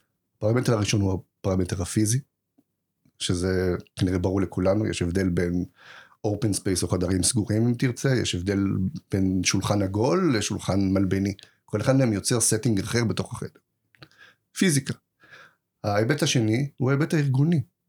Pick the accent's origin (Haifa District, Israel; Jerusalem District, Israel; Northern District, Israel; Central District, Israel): Haifa District, Israel; Haifa; אבל אני מחיפה